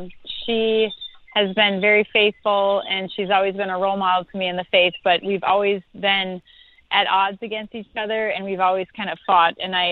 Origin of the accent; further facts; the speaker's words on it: Oshkosh, Wisconsin, United States; I was born and raised in Oshkosh, Wisconsin, which is about an hour south of Green Bay, where the Packers are. My mom actually grew up down the street from the stadium. And most of my family still remains there.